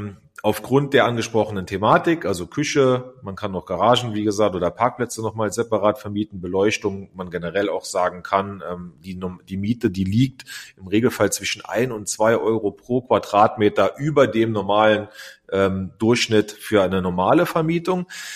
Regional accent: Rhineland-Palatinate, Germany; now in Wittlich, Germany; ich komme ja aus der Nähe von Bitburg, vom kleinen Dorf, und bin ja seit vielen Jahren schon hier in Wittlich ansässig

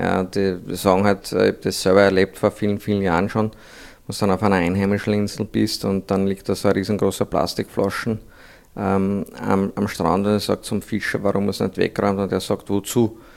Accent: Austria; wir sind aus Österreich, wenn wir nicht einmal in den Meer zugang

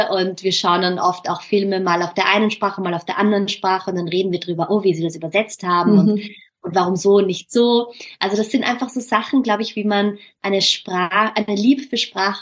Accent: Austria; accent: Austrian German; da habe ich mich so ertappt, dass ich halt immer mein österreichisches Deutsch anpasse

